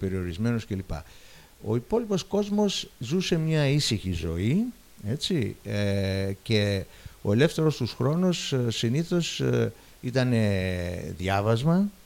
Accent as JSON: {"language": "Greek", "country": "Egypt", "tie": "born or raised there", "said": "δεν μεγάλωσα στη Χάλκη, μεγάλωσα στην Αίγυπτο σε μια παροικία Χαλκιτών."}